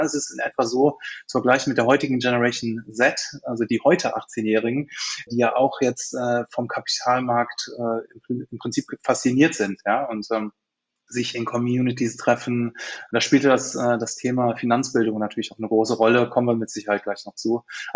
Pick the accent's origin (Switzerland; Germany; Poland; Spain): Germany; Cologne, North Rhine-Westphalia; Ich bin Kölner, Kölsche Jung